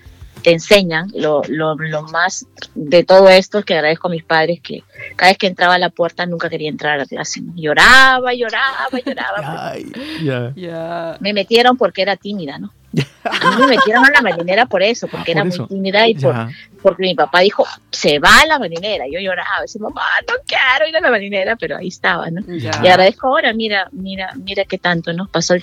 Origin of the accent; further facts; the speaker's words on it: Trujillo, La Libertad, Peru; Y querendona, sí. Así somos los trujillanos.